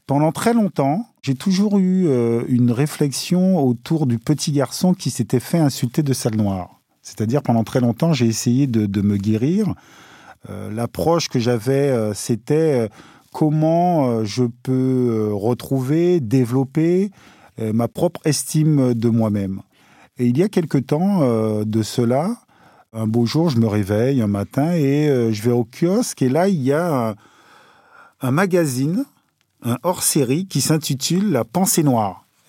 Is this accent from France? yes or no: yes; Guadeloupe, France; je suis né en Guadeloupe.